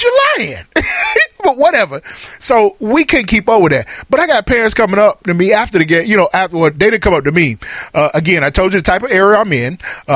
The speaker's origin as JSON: {"language": "English", "town": "Birmingham", "region": "Alabama", "country": "United States", "tie": "born or raised there", "said": "we came here from Birmingham. We played Little League football in Birmingham."}